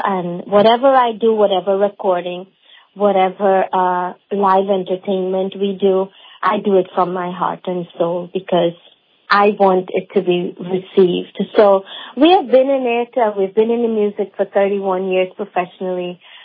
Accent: Vredenhoop, Essequibo Islands-West Demerara, Guyana; Actually, I grew up in Vredenhoop, and the pundit there was Pandit B.D. Nasir, and … so the temple we used to go to was in Vredenhoop

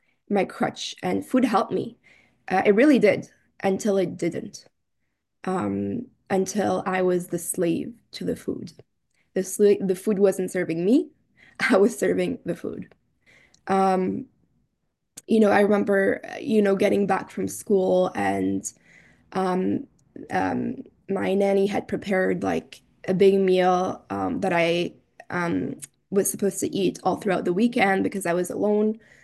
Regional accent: Belgium; now in Toronto, Canada; I'm a compulsive overeater. And while I am in Toronto, I am originally from Belgium.

